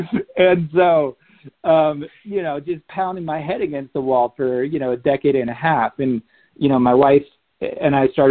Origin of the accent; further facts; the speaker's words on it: Pacific Northwest, United States; I grew up in the Northwest, kind of, you know, eating moss and pine cones as a kid.